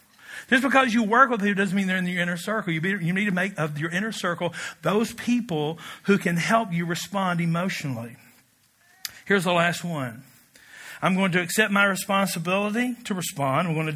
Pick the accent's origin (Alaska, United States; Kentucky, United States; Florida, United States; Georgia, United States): Kentucky, United States; We're both from Kentucky, where you can get married when you're 18.